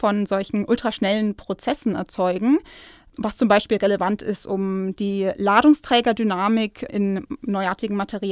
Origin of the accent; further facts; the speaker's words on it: Nuremberg, Bavaria, Germany; now in Regensburg, Germany; Ich komme ursprünglich aus Nürnberg und habe da mein Abi gemacht